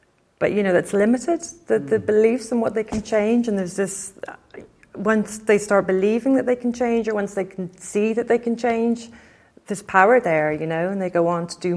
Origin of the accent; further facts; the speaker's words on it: Ireland; I have a tendency to talk very fast because I'm Irish and that's what we do.